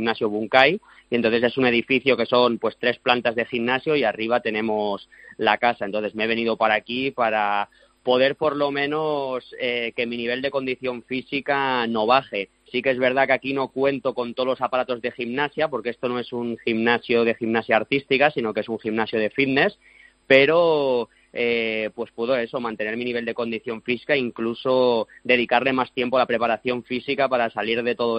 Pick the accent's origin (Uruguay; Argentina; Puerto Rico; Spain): Spain; Barcelona, Catalonia; yo de normal entreno aquí en el CAR de Barcelona y soy de Barcelona.